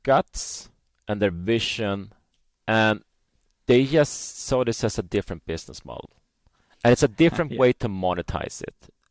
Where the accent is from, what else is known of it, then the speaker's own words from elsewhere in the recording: Norrland, Sweden; because we're from Northern Sweden. We're based here in Northern Sweden, Umeå.